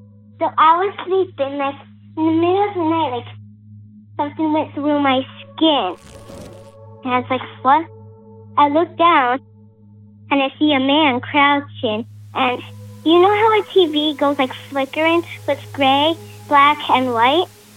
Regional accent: Elgin, Illinois, United States; I'm 7. I'm from Elgin, Illinois.

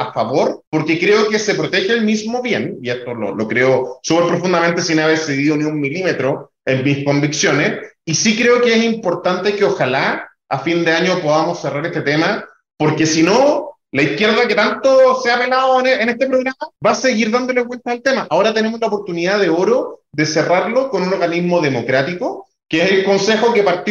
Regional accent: Magallanes, Chile; Y a mí como chileno sí me importa mucho, y como magallánico más aún, que los proyectos de hidrógeno verde se hagan en Chile y ojalá en Magallanes

